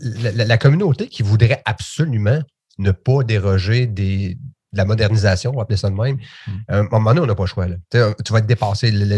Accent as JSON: {"language": "French", "town": "Berthierville", "region": "Quebec", "country": "Canada", "tie": "born or raised there", "lives_now": "Nicolet, Canada", "said": "Je viens de Berthier officiellement."}